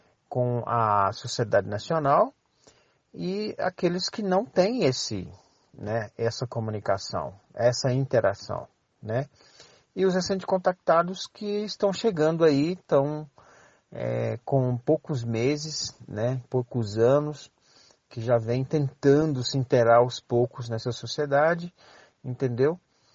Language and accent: Portuguese; Amazonas, Brazil; como a Palina já falou. Eu pertenço à etnia Marubo, né, sou do Vale do Javari. É uma região localizada no extremo ocidental do estado do Amazonas, localizada numa região de fronteira entre o Brasil, o Peru e a Colômbia.